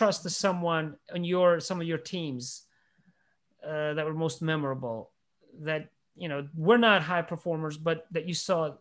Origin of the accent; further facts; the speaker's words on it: Georgia; I follow the Italian team growing up in the Republic of Georgia. Since the age of four